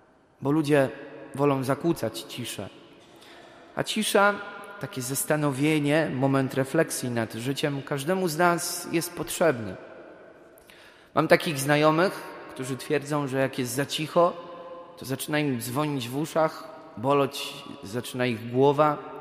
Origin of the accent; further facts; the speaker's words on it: Wrocław, Lower Silesian Voivodeship, Poland; Ja pochodzę z centrum Wrocławia i z takiej nowej parafii.